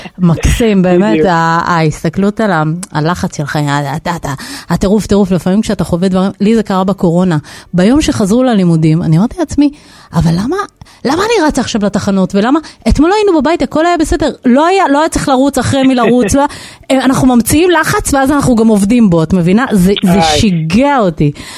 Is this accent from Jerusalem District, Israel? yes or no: yes; Jerusalem, Jerusalem District, Israel; כירושלמית לירושלמית, כן.